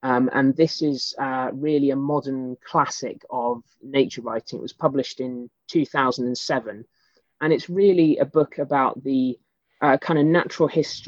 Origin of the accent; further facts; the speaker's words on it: East of England, United Kingdom; lived in a house very kind of close to nature in the Suffolk countryside. So that this is an environment that I know quite well because I grew up in Suffolk.